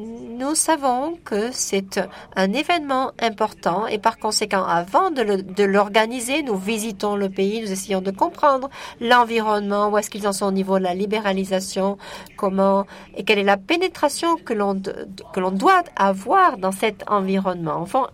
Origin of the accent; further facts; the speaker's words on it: Chile; Où je viens du Chili.